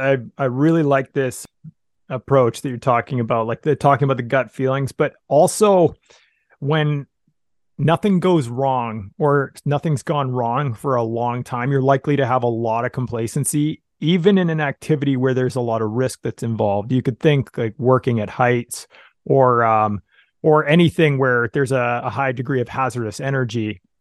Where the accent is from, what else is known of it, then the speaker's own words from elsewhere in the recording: Canada; I'm Canadian, in case you hadn't noticed with the accent